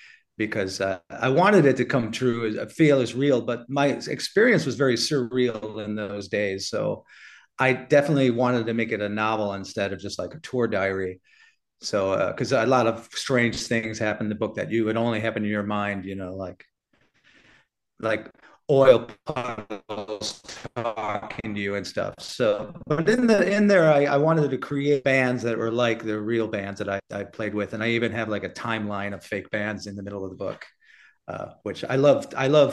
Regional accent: United States; because she's from Japan, I'm from America.

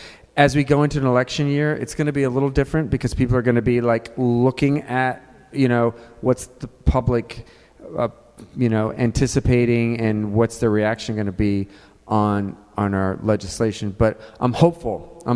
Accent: Lewisburg, West Virginia, United States; I'm from Lewisburg, West Virginia.

